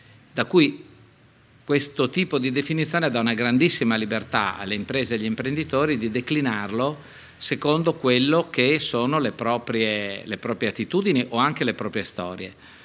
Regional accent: Udine, Friuli-Venezia Giulia, Italy; io sono di Udine, come si è detto prima, quindi gioco quasi in casa.

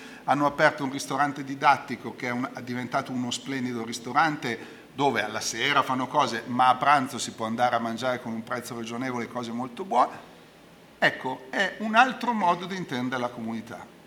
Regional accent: Tunisia; Italian is a second language; perché il mio italiano, essendo io tunisino, non è che sia proprio brillantissimo, no?

